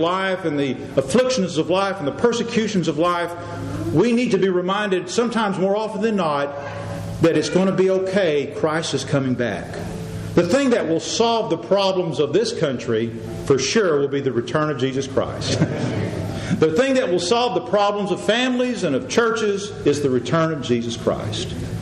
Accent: Texas, United States; As much as I love to say, I'm from Texas. You know, that's what Texans do. We brag about being from Texas.

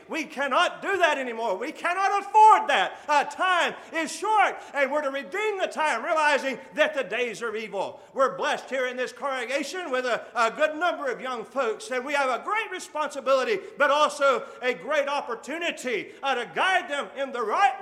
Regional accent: Texas, United States; There was a similar tree. I grew up with them in Texas, and I like them.

